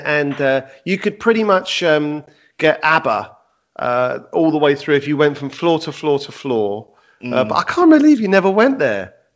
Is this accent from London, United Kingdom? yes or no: yes; Bexley, London, United Kingdom; so I grew up in Bexley.